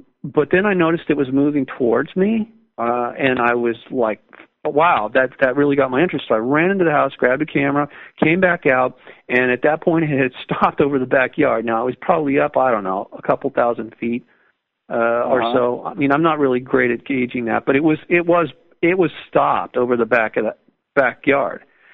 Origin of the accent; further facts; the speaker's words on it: Malibu, California, United States; and because I grew up in Malibu.